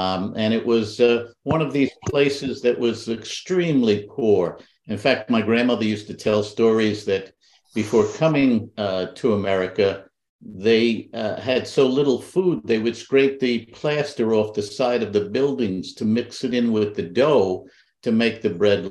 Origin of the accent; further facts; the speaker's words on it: Bronx, New York, United States; Yeah, so I grew up in the Pelham Bay section of the Bronx.